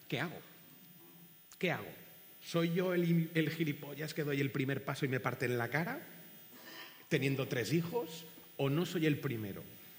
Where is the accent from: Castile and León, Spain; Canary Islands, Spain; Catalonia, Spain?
Catalonia, Spain; Barcelona; si yo como barcelonés no me hubiera vendido esa casa a un fondo buitre